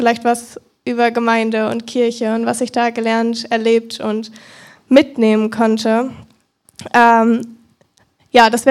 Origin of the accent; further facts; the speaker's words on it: Nuremberg, Bavaria, Germany; born there; moved away; ich bin in Nürnberg geboren, bin dann hergezogen und seitdem bin ich, glaube ich, immer hier.